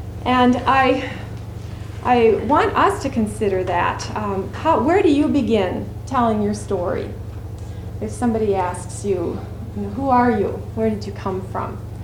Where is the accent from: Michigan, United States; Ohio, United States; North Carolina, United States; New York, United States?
New York, United States; Brooklyn; and I grew up in Brooklyn, New York.